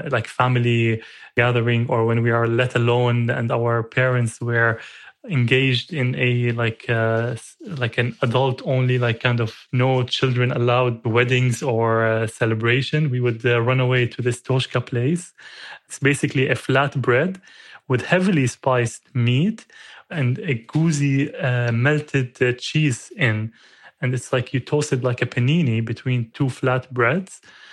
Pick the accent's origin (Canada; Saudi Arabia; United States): Saudi Arabia; English is a second language; also born or lived in Syria; I was actually born in Syria and then was exported directly to Saudi, where my parents were working. And I grew up in Syria, in Saudi, with the Syrian food and the Syrian food tradition.